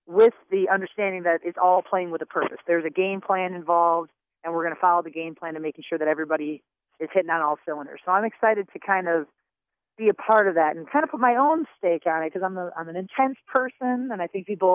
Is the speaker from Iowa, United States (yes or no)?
no; Utica, Michigan, United States; I'm originally from Utica, Michigan, which is right next door to Rochester. I'm from the east side.